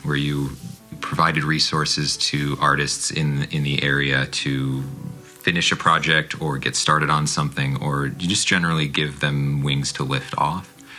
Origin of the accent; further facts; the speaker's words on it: Milbank, South Dakota, United States; you know, for me growing up in Milbank.